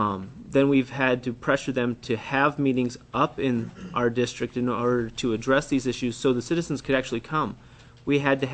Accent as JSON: {"language": "English", "region": "Alaska", "country": "United States", "tie": "born or raised there", "said": "I grew up in the Matsu Valley."}